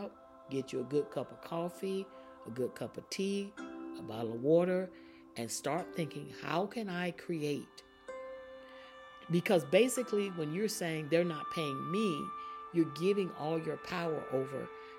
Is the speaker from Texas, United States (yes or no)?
no; Florida, United States; I started in my home state, which is Florida.